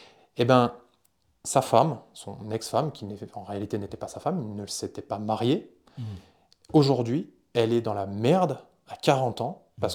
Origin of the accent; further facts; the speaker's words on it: France; je suis chrétien, je suis catholique